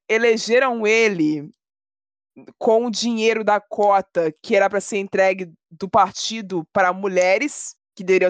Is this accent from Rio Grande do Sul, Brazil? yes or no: no; Rio de Janeiro, Brazil; Ficou constrangedor pra mim saber que foi na minha cidade, no meu estado, que eu amo tanto, que isso aconteceu.